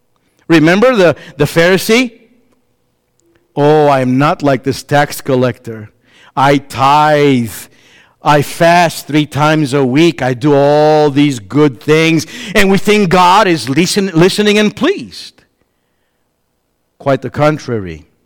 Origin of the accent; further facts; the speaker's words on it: Chicago, Illinois, United States; I'm from Chicago.